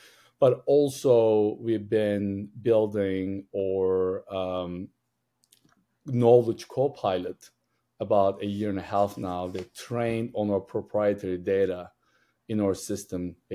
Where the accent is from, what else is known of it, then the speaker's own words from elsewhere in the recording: Istanbul, Turkey; moved away as an adult; now in United States; I grew up in Istanbul, Turkey, moved to the U.S. for my master's education, studied international affairs and economics.